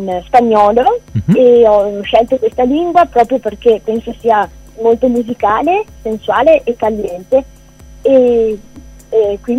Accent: Roana, Veneto, Italy; Sì, vengo da Ruana, precisamente, nell'altopiano di Asiago.

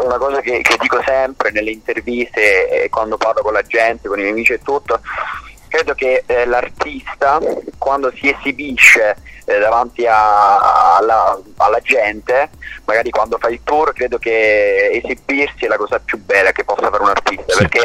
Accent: Apulia, Italy; mi sono diplomato a giugno qui a Celime Sapiche, nel mio paese, provincia di Brindisi

